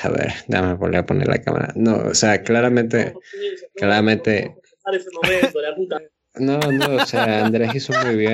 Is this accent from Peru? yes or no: no; Venezuela; solo porque soy venezolano.